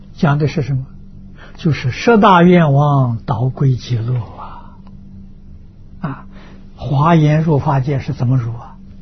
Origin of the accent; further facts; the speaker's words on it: China; 我们中国人讲啊，先入为主啊